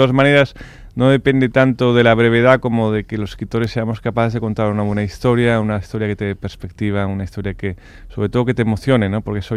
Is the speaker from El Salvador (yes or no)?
no; Asturias, Spain; now in Madrid, Spain; Yo soy asturiano y soy madrileño y además lo disfruto mucho, tener la doble nacionalidad.